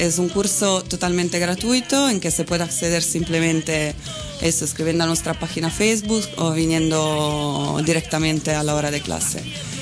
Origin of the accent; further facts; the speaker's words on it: Italy; Spanish is a second language; Porque yo soy italiana